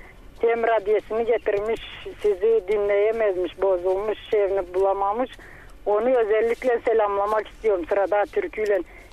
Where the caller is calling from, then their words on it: Kardzhali, Kardzhali Province, Bulgaria; Ben Kırcaali'den, Murga'dan